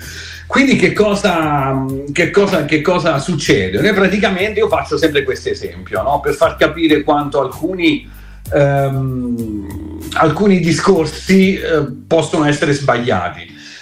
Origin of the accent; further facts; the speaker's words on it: Southern Italy, Italy; Ma io sono un terrone anomalo